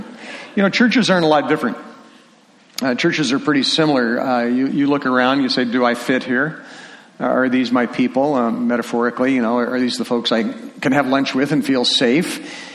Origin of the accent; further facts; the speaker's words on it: United States; like I know everybody in Detroit because I'm from America